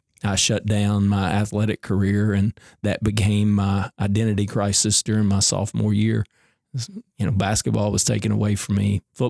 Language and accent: English; Morgantown, Kentucky, United States; I always said growing up in Morgantown in Butler County, that's where all my schooling years happened. You know, we had one stoplight by the courthouse downtown